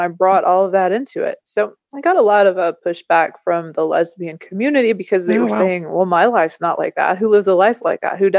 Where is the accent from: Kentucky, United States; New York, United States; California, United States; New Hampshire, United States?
Kentucky, United States; No, I've stayed in my hometown in Kentucky, and it's been much better for me.